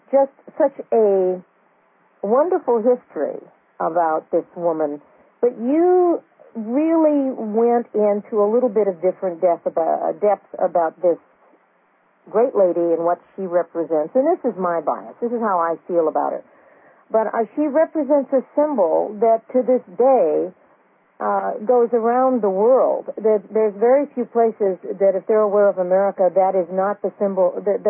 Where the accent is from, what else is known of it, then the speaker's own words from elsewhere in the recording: United States; as an American, whenever I'm on a boat, whenever I pass that in New York, it's very, very stirring to me emotionally. And my father came from Italy.